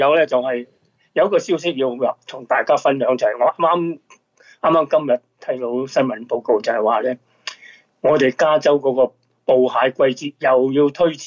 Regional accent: China; 我哋中國人叫佢做南瓜節嘅啊

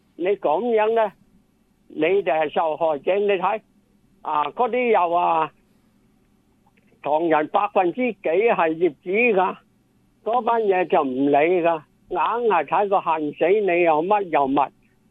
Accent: China; now in United States; 我都系中国人，我系美国嘅 citizen，

